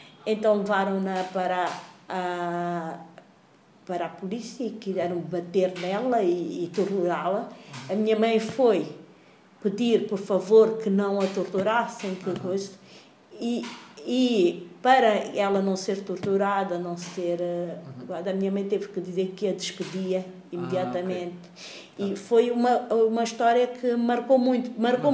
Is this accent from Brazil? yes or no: no; Angoche, Nampula, Mozambique; Eu lembro-me de ter havido um grande incêndio quando eu era pequena em Angoche